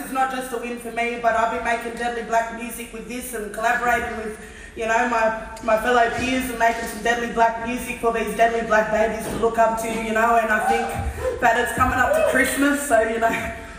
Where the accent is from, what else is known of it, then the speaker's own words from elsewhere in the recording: Sydney, New South Wales, Australia; as a young sister girl growing up in Western Sydney